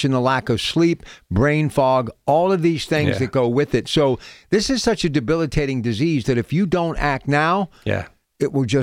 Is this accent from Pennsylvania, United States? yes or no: yes; Beaver, Pennsylvania, United States; You got to go to Beaver. That's my hometown, right? Beaver County.